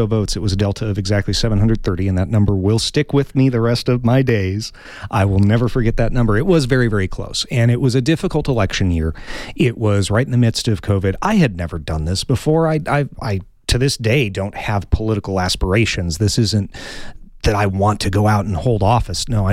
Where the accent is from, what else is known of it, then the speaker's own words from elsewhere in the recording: Green Valley, Arizona, United States; I was born and raised in Green Valley. Yes, there are like 7 of us who were born down there, I know. But born and raised in Green Valley, went to the U of A.